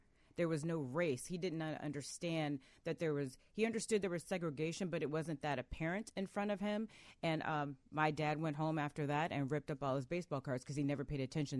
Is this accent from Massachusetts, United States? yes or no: no; Arizona, United States; My dad, when I'm from Arizona, we would go to Dodger Stadium a lot.